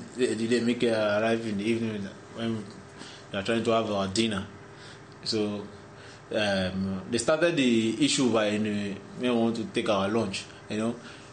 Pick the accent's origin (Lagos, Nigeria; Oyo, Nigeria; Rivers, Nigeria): Lagos, Nigeria; Ajegunle; I can sing all the street music where I grew up in Ajegunle.